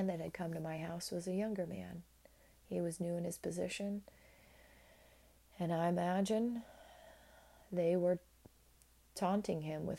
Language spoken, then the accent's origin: English; United States; born there; I know I am because I was born in America